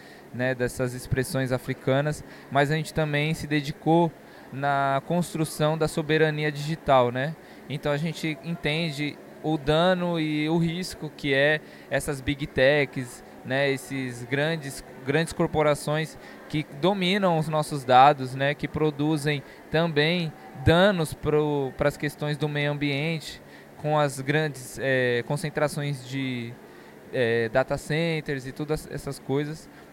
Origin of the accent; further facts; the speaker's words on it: São Paulo, Brazil; Eu sou de São Paulo e eu faço parte da Casa de Cultura Tainã.